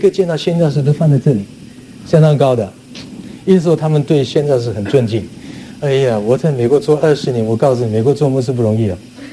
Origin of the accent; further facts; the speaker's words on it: Hong Kong; 还好我是从香港来的，所以我晓得香港的情形。